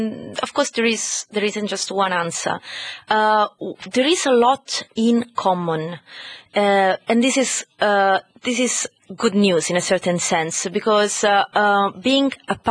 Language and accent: English; Catania, Sicily, Italy; English is a second language; I'm from Sicily and from Catania.